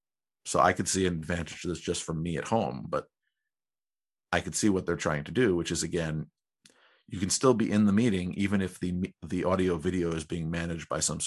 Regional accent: New York, United States; apparently a judge has determined that the state of New York, my home state, cannot force service providers

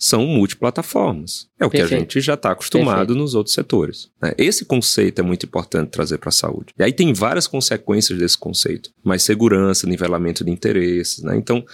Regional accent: Ceará, Brazil; lá no Ceará, onde eu fui criado

